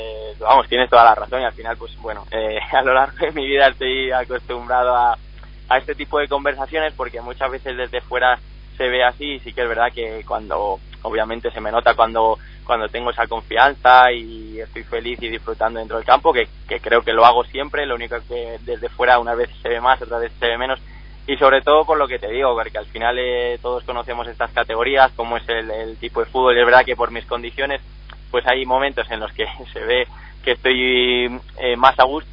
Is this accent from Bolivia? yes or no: no; Ciudad Rodrigo, Castile and León, Spain; yo en concreto me voy a mi pueblo a disfrutar un poco de un par de días allí con la familia, que hace tiempo que no voy, que es Ciudad Rodrigo